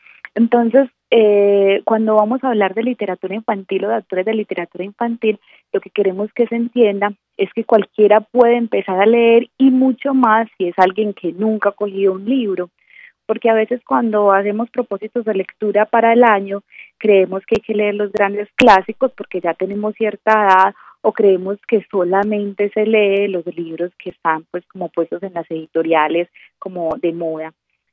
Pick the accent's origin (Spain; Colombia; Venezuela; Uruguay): Colombia; de lo que vivimos como colombianos